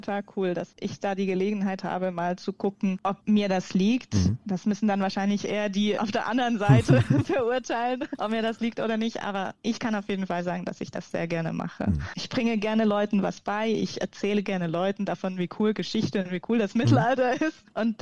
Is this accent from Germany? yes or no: no; Switzerland; bei uns in der Schweiz kann man im Gegensatz zu euch nicht auf Lehramt studieren